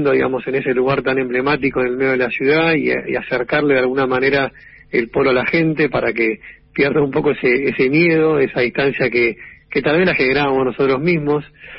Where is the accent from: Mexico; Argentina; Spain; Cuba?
Argentina; somos todos argentinos